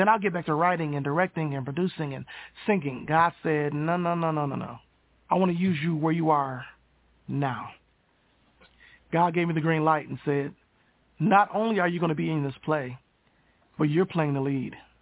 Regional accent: Michigan, United States; now in Arizona, United States; I'm from Michigan. Now I live in Arizona because there is a gym that specializes in getting people back to their feet after strokes

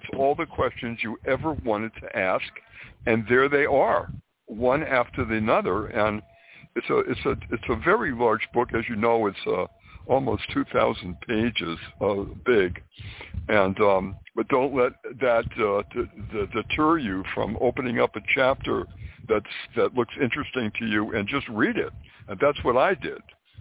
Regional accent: New England, United States; now in New York, United States; And when I came to New York from New England, that's exactly what I did.

